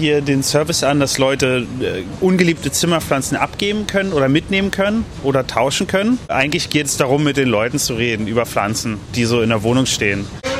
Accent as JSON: {"language": "German", "region": "Berlin", "country": "Germany", "said": "Ich bin aus Berlin, bin Künstler, Bildhauer."}